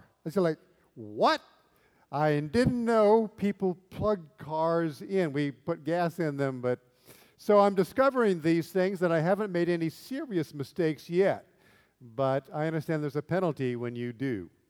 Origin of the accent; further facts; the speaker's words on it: Sacramento, California, United States; now in Fairbanks, United States; I come from Sacramento, California, where cold is 38 degrees.